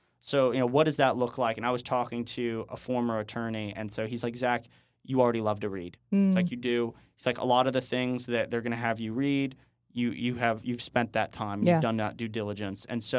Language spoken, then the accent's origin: English; Louisville, Kentucky, United States; I'm originally from Louisville.